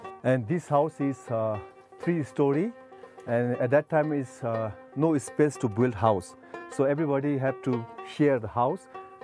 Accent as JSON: {"language": "English", "town": "Kagbeni", "region": "Gandaki Province", "country": "Nepal", "tie": "born or raised there", "second_language": "English", "said": "namaste. I'm from Kegbeni."}